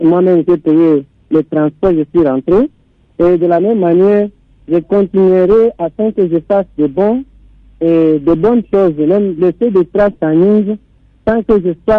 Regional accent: Nyunzu, Tanganyika, DR Congo; comme je réside et je suis natif de Nyunzu

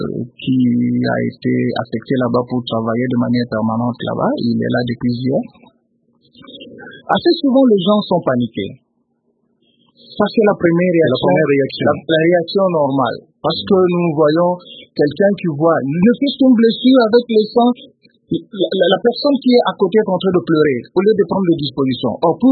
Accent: DR Congo; je suis de ce pays, je suis congolais de ce pays

